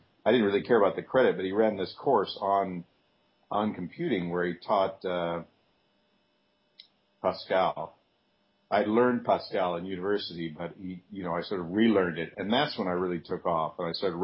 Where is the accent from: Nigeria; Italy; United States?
Italy; I should say I grew up in Italy